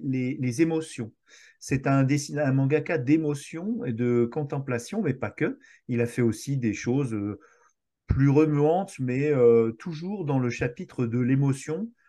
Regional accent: France; Moi, je suis français, donc je vais pas essayer de singer mal un bel accent. Et je suis désolé pour mon accent déjà

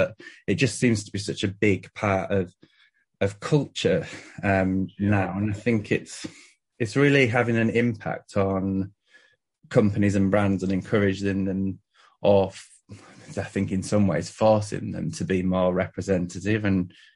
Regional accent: North West England, United Kingdom; I came from kind of, I grew up here in the Lake District.

